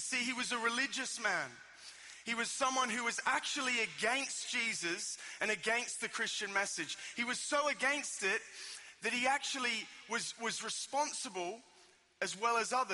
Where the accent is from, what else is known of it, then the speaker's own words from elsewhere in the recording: Sydney, New South Wales, Australia; And I've also noticed that I've got slightly different accent to you guys. I am from Australia, from sunny Sydney.